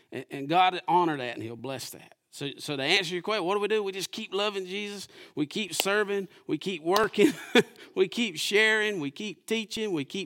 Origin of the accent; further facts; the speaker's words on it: United States; born there; I was born in the United States. That's a blessing, y'all.